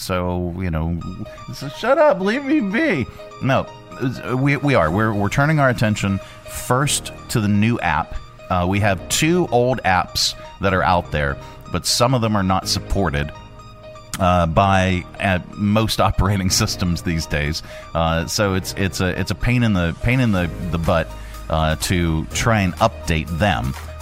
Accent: Pennsylvania, United States; Salvatore was back in my hometown up in Pennsylvania.

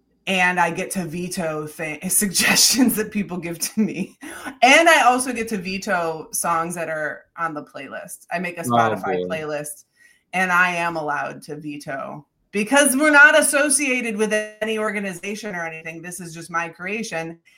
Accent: Michigan, United States; I'm from the Midwest. And when you were from, I'm from Michigan, and I went to Girl Scout camp in a little place called Irish Hills.

